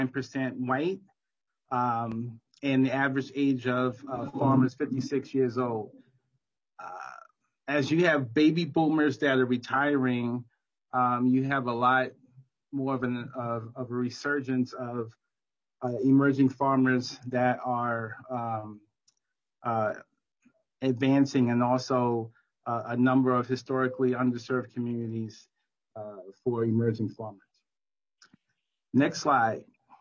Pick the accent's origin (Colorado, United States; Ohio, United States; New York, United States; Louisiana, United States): New York, United States; New York City; I grew up in New York City, five blocks from the Apollo Theater.